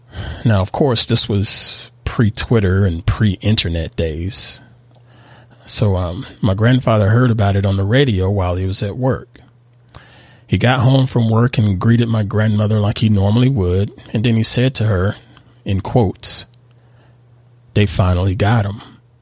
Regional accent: Southern United States, United States; Yes, I'm a Southerner. I love Southern fried foods. I love Southern rituals of saying hello to complete strangers while you're passing by.

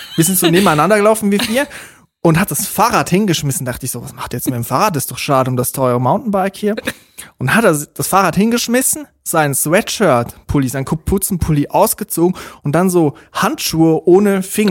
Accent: Zurich, Switzerland; Das ist Weimar, Alter, woher kommt ihr? Dann haben wir gesagt, Zürich.

